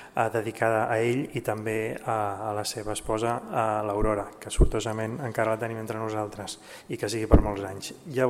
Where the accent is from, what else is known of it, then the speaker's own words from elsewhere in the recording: Sant Pere de Ribes, Catalonia, Spain; jo soc ribetà, perquè visc a Sant Pere de Ribes, he nascut a Sant Pere de Ribes, però la meva mare és sitgetana, m'he educat aquí a Sitges, vaig estar estudiant els Escolapis